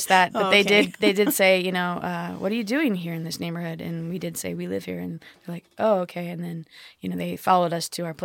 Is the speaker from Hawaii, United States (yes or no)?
no; Santa Clarita, California, United States; So I grew up in a small suburb called Santa Clarita